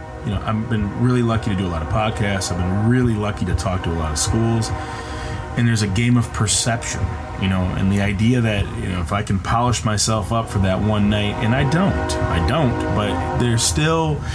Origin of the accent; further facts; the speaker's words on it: Michigan, United States; moved away as an adult; also born or lived in Alaska / Minneapolis; now in Portland, United States; I am from Michigan. I grew up there. I moved west when I was a kid to Oregon when I was 19 to be a snowboarder.